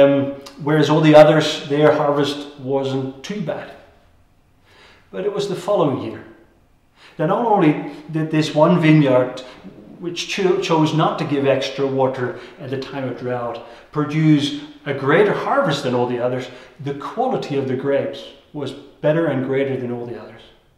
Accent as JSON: {"language": "English", "country": "Netherlands", "said": "Now, I'm from Holland, and that is not how you would describe Dutch people."}